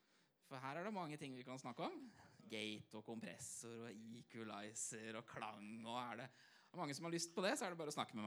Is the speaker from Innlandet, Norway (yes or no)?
yes; Hamar, Innlandet, Norway; jeg vokste opp I Hamar, vokste opp I et kristent hjem. Vi gikk I Philadelphia, eller vi, for å si det på en annen måte, mamma og pappa gikk I Philadelphia I Hamar. Pinsebevegelse.